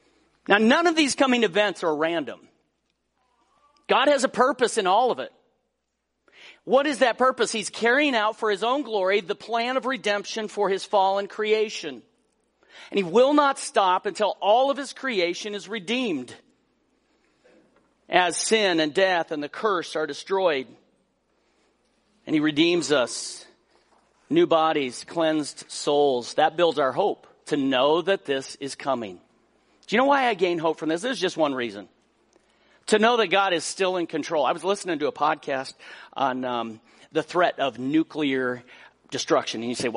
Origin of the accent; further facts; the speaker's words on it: Colorado, United States; Growing up in Colorado, I was very familiar with truck ramps.